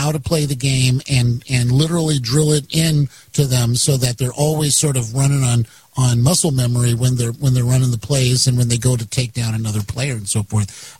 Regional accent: Texas, United States; Now, when I was young, when I was a kid, we were growing up in Texas.

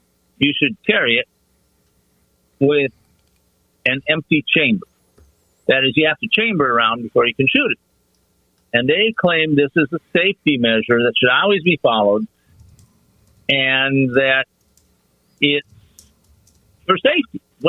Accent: Wisconsin, United States; But when I grew up in the Midwest, out in northern Wisconsin

